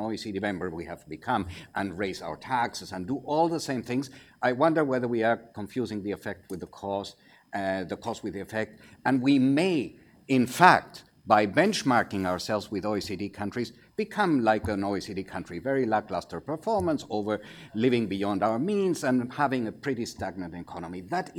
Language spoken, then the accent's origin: English; Chile; English is a second language; I'm from one country that you invoked several times in your presentation. I'm from Chile.